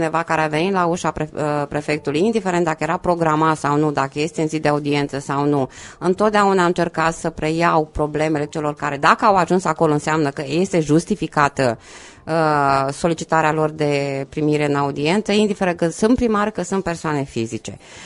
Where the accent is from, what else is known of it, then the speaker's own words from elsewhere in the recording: Romania; mai toleranți cu noi și mai mândri poate de faptul că suntem români.